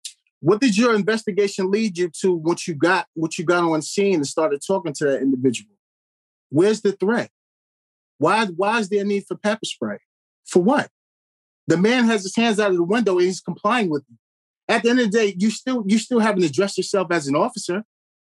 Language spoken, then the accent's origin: English; New York, United States; By being real with them. Yeah, I'm from New York. I have fun.